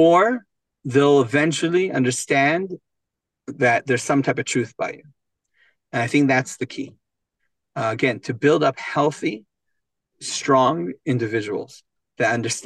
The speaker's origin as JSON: {"language": "English", "country": "Israel", "tie": "born or raised there", "said": "And if I go to the kindergarten growing up in Israel, my mom always said, when you're in elementary school in Israel, some kid hits you, you hit them back harder."}